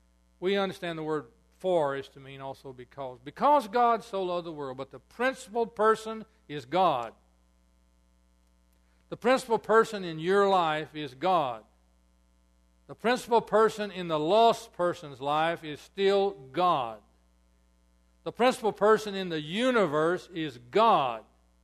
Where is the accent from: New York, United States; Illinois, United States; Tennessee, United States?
Tennessee, United States; moved away; also born or lived in Georgia / Texas; I was born in Tennessee and raised there my young years, and then down the edge of Georgia, moved to Texas in 52.